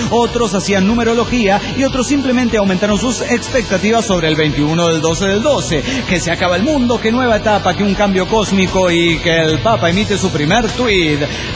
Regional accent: Venezuela; Igualmente hubo elecciones en Venezuela ¿cómo está mi pueblo?

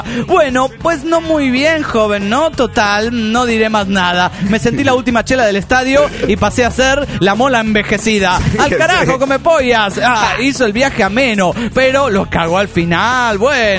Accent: Monterrey, Nuevo León, Mexico; de Monterrey.

